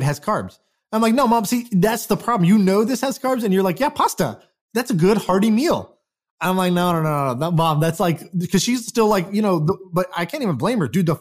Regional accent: Houston, Texas, United States; I in middle school, I used to eat the school lunch in Texas. I grew up in Houston, Texas in middle school.

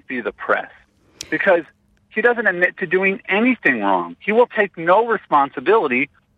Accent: United States; And that just deeply saddens me as a father, as an American, as a former Republican

